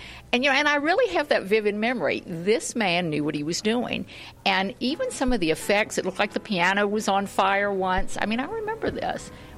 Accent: Virginia, United States; Actually, I'm from Virginia, and I remember that black and white show.

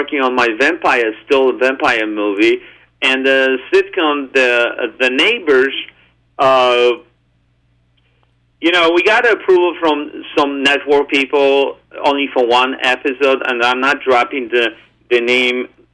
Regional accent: United States; I'm an American, and my heart is in America

